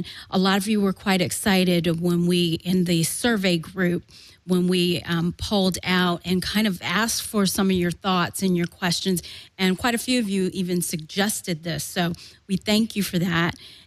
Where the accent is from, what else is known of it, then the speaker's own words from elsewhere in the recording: the South, United States; I was raised in the South by two Southern parents.